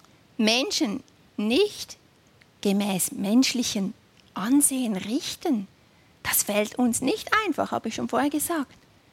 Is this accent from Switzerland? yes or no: yes; Switzerland; Obwohl wir als Schweizer in Italien immer noch eigentlich positiv ungerecht behandelt wurden.